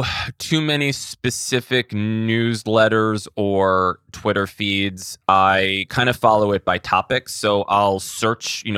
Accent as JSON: {"language": "English", "town": "Washington", "region": "District of Columbia", "country": "United States", "tie": "born there", "said": "I was born in Washington, D.C., and both my parents worked in the government or with the government."}